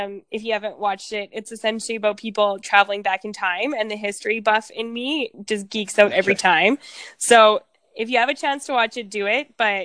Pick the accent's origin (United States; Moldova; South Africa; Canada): Canada; being a second language learner myself is kind of another passion. But kind of all of those together, being Ukrainian Canadian, I cultural dance.